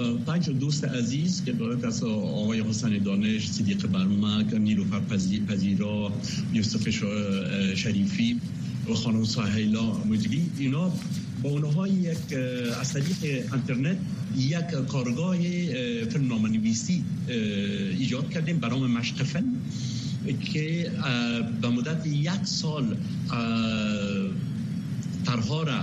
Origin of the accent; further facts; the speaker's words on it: Afghanistan; moved away as an adult; با سن 20 سالگی از افغانستان آمدم بیرون و تمام ساختار ذهنیم در اونجا بنا یافت